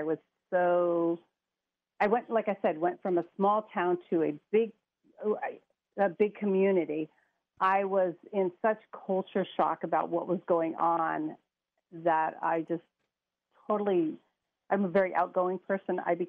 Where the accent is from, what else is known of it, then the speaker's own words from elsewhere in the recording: New Jersey, United States; moved away as an adult; now in California, United States; So I grew up in New Jersey. I was a sports jock. I played sports my whole life till I became 18.